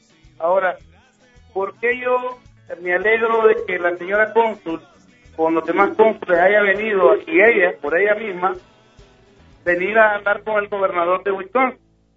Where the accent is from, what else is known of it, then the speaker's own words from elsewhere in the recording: Honduras; porque como buen hondureño te puedo decir que nosotros hemos dejado vulgarmente el lomo, nos hemos partido el lomo en este país